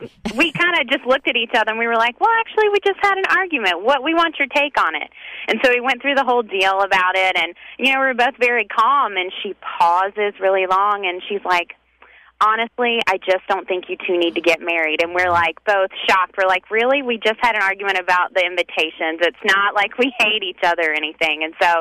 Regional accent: the South, United States; I'm very much from the South.

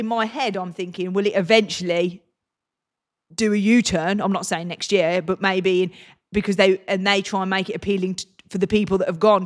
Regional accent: England, United Kingdom; And as English people, we diss the Americans.

